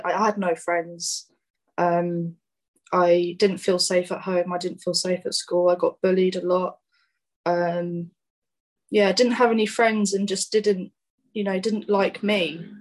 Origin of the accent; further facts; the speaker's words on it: Woodbridge, East of England, United Kingdom; I'm originally from Suffolk, a town called Woodbridge. It's quite a small town.